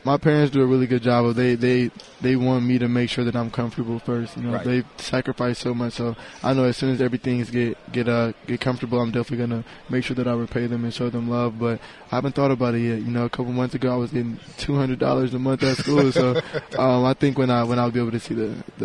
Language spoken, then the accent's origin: English; Midwest, United States; But, you know, I'm from the Midwest, and I always feel like I was able to be a kid who I feel like Cali was home.